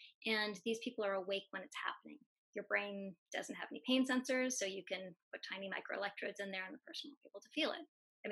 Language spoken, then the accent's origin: English; Canada; So both Michael and I grew up in Canada